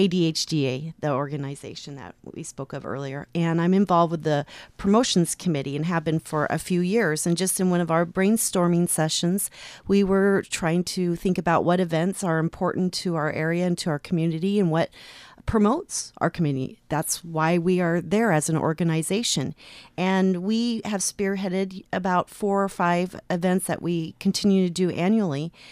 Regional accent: Portland, Oregon, United States; also born or lived in Seattle; I grew up in Portland, Oregon, and spent every August of my life, the entire month, in Seaside and out salmon fishing with my dad and my brother.

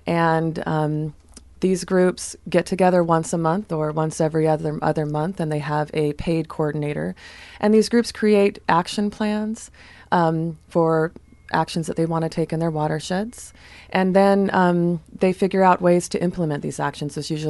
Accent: Vernonia, Oregon, United States; I'm from Vernonia. I grew up on the banks of the Nehalem River, where there were spawning grounds right in front of our home.

